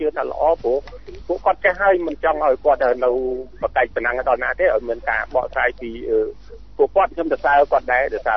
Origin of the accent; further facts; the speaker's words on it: Kampong Speu, Cambodia; នៅស្រុកខ្ញុំខាងរបស់តែខាងកំពង់ស្ពឺនេះតាមស្ទឹងតាមអូរហ្នឹងវៀតណាមមានតាំងពីមុន